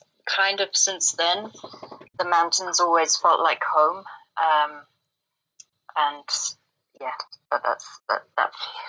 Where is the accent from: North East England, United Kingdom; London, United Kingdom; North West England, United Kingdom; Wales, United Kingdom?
London, United Kingdom; Well, I'm from London, the outskirts of London.